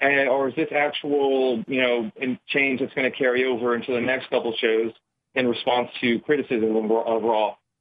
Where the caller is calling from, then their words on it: Long Beach, California, United States; from Long Beach.